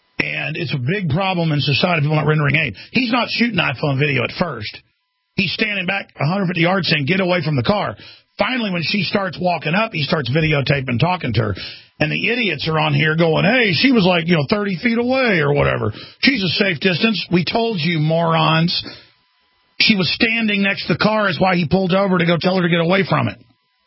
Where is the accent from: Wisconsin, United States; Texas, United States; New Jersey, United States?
Texas, United States; Dallas; The culture was much more rough when I was even growing up outside Dallas, Texas, and in Dallas.